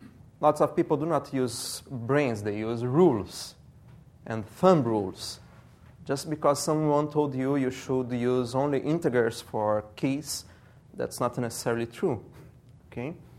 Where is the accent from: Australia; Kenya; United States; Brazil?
Brazil; English is a second language; I'm from Brazil.